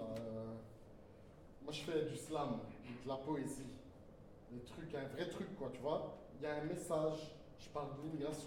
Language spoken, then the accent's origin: French; Turkey; je suis turc. Moi, je ne travaille pas dans les durums et tout, et je n'ai pas d'accent.